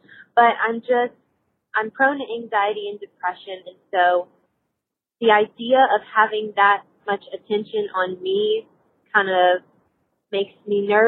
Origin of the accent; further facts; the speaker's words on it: Louisiana, United States; I'm from Louisiana, and I'm 28 years old, and I'm getting married in March.